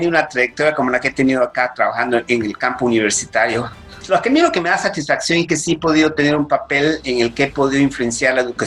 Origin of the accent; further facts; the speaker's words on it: Guatemala; moved away; also born or lived in Mexico / Honduras; no tuve otra alternativa más que salir de Guatemala hacia México a principios de enero, justo el 6 de enero, el Día de Reyes, llegué a la Ciudad de México del 83 y ahí fue mi comienzo de mi vida fuera de Guatemala.